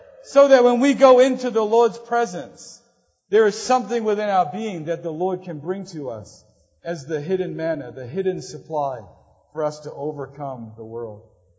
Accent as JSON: {"language": "English", "country": "New Zealand", "tie": "born or raised there", "said": "Recently, I went back to New Zealand, to my hometown. I was just there a few weeks ago, driving by some of the old places where I used to be."}